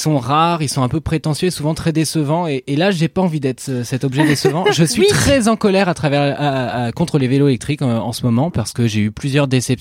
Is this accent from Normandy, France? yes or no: yes; Normandy, France; Bah non, moi je suis de Normandie